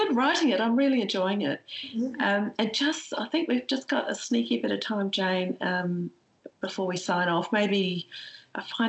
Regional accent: New Zealand; If you can't tell already, I'm a Kiwi. And so my family's always been split half, you know, half Aussie, half New Zealand.

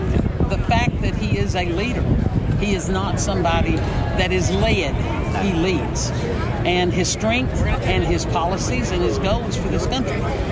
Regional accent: Tennessee, United States; I'm from Tennessee, East Tennessee.

